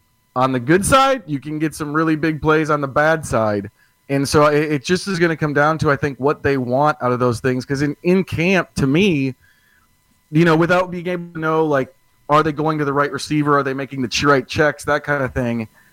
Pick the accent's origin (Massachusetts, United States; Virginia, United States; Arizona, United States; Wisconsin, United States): Wisconsin, United States; Stanley; I am from Stanley, Wisconsin, which is about 20 minutes east of Eau Claire.